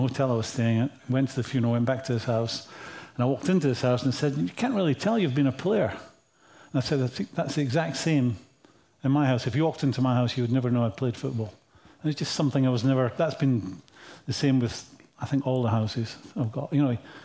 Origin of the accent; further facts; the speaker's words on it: Scotland, United Kingdom; So being Scottish, keeping up with the things